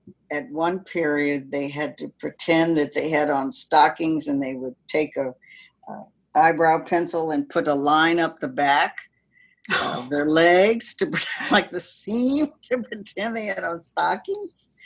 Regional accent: Tallahassee, Florida, United States; born there; I was born in Tallahassee, Florida, and sometimes we would go and see and take trips to see the ocean and things

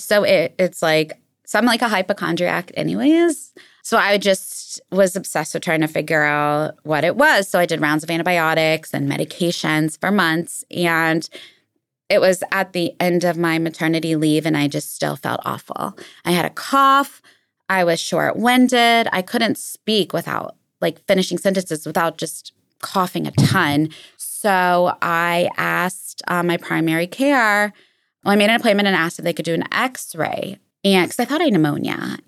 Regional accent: Atlanta, Georgia, United States; So I'm from Atlanta.

